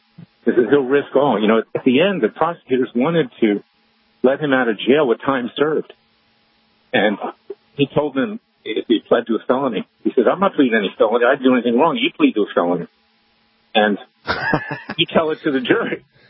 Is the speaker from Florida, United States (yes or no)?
yes; Florida, United States; it's a tragedy to have a school shooting in my home state of Florida.